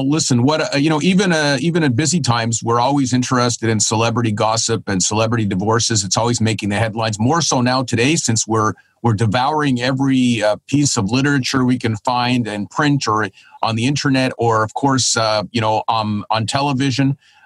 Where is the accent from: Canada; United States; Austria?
Canada; And if I pray, as a Canadian neighbor, I pray that Donald Trump loses the presidency